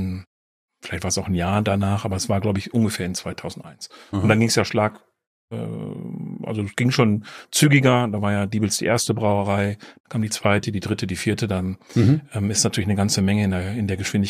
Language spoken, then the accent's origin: German; Issum, North Rhine-Westphalia, Germany; also born or lived in Geldern; komme ja gebürtig, jetzt für die, die wirklich sehr nah dran wohnen, aus Sebeln. Das ist ein Vorort von Issum. Geboren bin ich tatsächlich in Geldern, das ist der Nachbarort. Aber das ist am Niederrhein auch alles schön klein und fein.